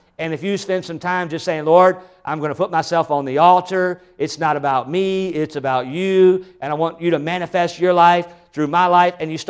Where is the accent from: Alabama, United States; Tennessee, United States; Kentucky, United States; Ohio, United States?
Tennessee, United States; I'm from Tennessee, and down in Tennessee, there's some real rebels.